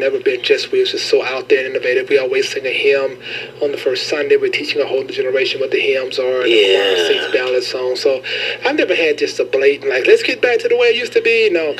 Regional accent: Louisiana, United States; I'm from Louisiana, so I love to cook.

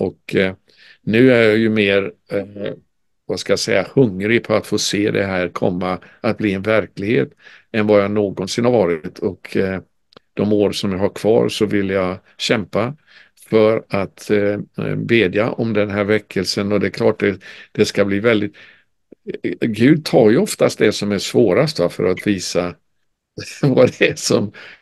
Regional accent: Sweden; Jag är ju född och uppvuxen i Sverige och har sett med smärta den här utvecklingen som har varit med vårt land.

